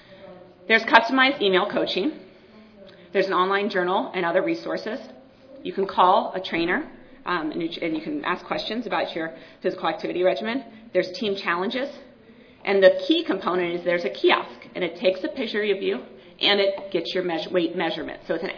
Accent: Colorado, United States; So while I'm in from Colorado, you all, you may, if you've been following these maps, know that we were blue for a while.

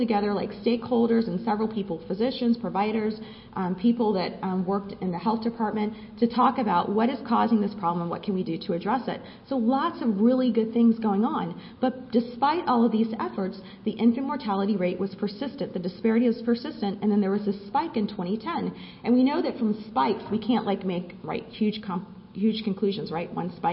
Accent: Tallahassee, Florida, United States; moved away as an adult; I grew up in Leon County, which is Tallahassee, Florida, and I moved away after college, didn't live there for a long time

